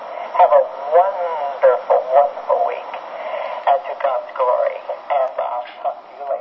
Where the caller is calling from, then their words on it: Cathedral City, California, United States; I'm calling from Cathedral City